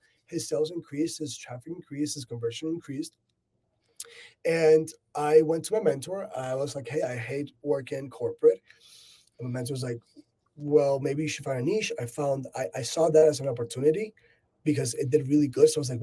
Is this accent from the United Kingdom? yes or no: no; Venezuela; English is a second language; moved away; I did 4 years of law school in Venezuela. I'm from Venezuela originally. I moved to the U.S. for the first time in 1999. My mom was a diplomat back then.